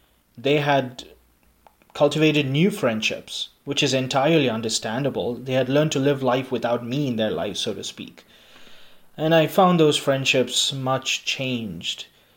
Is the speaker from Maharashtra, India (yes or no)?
no; Bangalore, Karnataka, India; Growing up in East Bangalore, I remember having friends to play with.